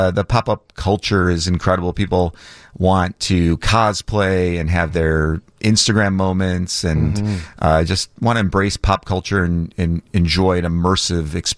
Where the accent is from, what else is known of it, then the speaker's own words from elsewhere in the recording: Chicago, Illinois, United States; Born and raised in Chicago. Went to high school in the suburbs, college at University of Illinois in Champaign, and then moved back here after college.